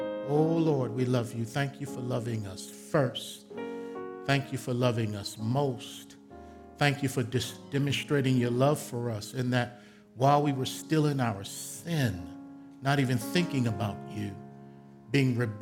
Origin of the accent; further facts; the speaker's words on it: Baltimore, Maryland, United States; When I was growing up in Baltimore, Maryland, we would watch various television shows.